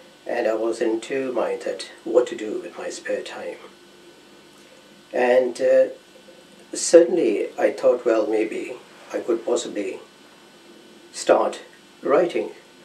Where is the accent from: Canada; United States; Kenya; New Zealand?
Kenya; Nairobi; moved away; also born or lived in Punjab, India; I was born in Punjab a long, long time ago, I think. But I was about 2 when we came to East Africa, Nairobi to be precise.